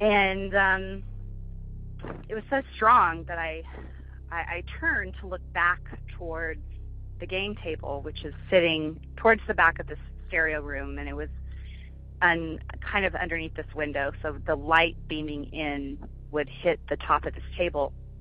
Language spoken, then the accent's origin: English; Idaho Falls, Idaho, United States; I have a story from when I was growing up in Idaho Falls, Idaho.